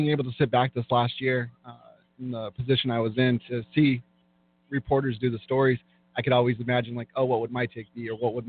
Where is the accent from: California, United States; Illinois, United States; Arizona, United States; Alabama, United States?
Arizona, United States; Yuma; now in Las Cruces, United States; I'm from Yuma, my hometown. So I reported there for a little bit, and then I did come out here and I moved to Las Cruces about 2.5 years ago.